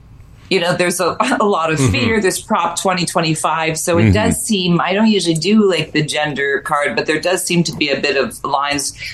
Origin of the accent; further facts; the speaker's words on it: Canada; look, I'm Canadian, so I don't have a dog in the race